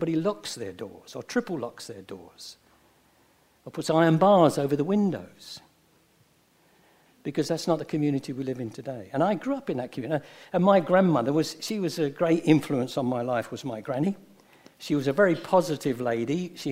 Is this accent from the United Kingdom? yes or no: yes; Poplar, London, United Kingdom; Now, I was born and raised in Poplar. I was born in a poor family